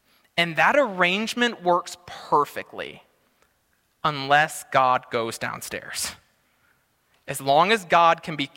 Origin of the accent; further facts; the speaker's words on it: United States; Now, as an American, I have no idea why they do that, but just make a bigger bus, I guess.